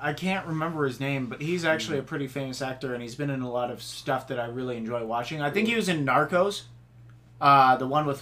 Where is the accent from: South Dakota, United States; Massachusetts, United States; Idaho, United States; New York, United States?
South Dakota, United States; But maybe it's just because I'm from South Dakota and I'm used to seeing, like, you know, like, Native American...